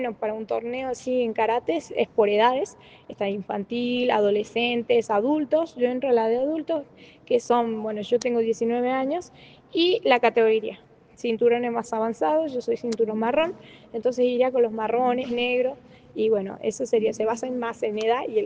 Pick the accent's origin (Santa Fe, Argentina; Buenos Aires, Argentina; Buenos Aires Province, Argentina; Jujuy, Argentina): Jujuy, Argentina; Perico; Soy la primera de Perico, soy la primera.